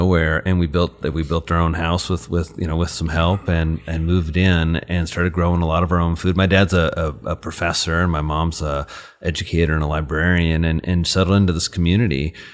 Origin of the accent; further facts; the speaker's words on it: Indiana, United States; I mean, I grew up, my parents, when I was 6, moved to really, really rural Indiana. So I grew up in Crawford County, which is just...